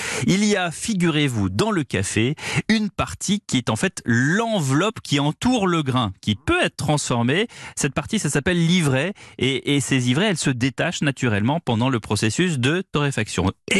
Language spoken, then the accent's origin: French; France; chez nous en France